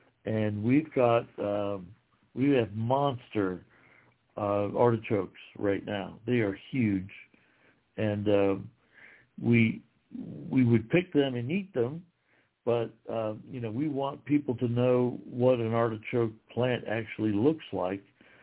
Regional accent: Ohio, United States; I'm from Ohio originally. We love to eat rhubarb.

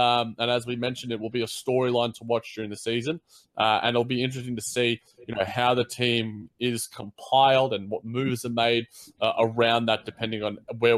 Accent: Australia; It was a little bit racist, I'm sorry. But I am an Australian, so I guess I have that sort of luxury.

